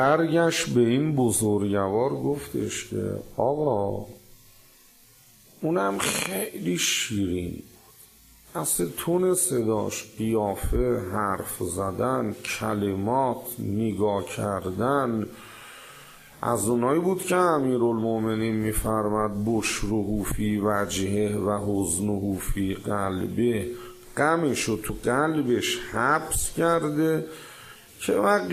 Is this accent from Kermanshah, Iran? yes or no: no; Qom, Iran; now in Tehran, Iran; من از قم اومدم تهران، محل این بزرگوار میدون خراسان بود،